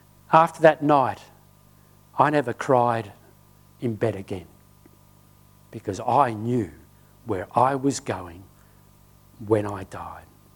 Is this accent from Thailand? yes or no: no; England, United Kingdom; born there; also born or lived in Australia; I was born in England.